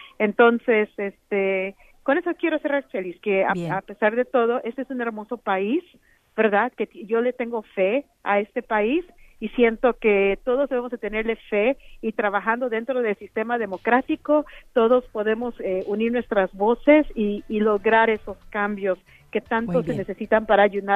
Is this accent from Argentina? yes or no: no; United States; yo tengo fe en Estados Unidos, tengo fe en mi país